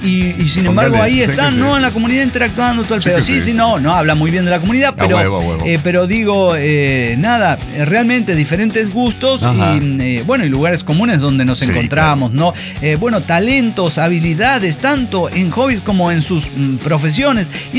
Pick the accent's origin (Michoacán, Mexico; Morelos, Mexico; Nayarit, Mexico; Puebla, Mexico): Michoacán, Mexico; Pátzcuaro; Yo les había comentado, soy de Pátzcuaro, Michoacán.